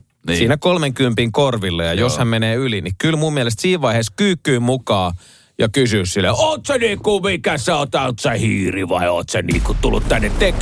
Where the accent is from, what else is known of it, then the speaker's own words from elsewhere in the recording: countryside, Finland; Olen landelta kotoisin ja sade tarkoitti aina, ettei tarvitse mennä pellolle töihin